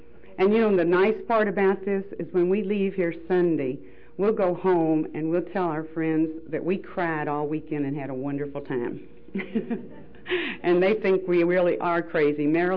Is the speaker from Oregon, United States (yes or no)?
no; Louisville, Kentucky, United States; I'm from Louisville, Kentucky, and I am a member of the Shively Al-Anon group.